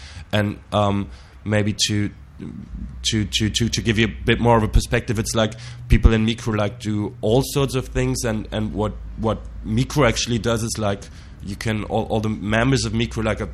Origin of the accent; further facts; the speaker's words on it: Berlin, Germany; from Berlin.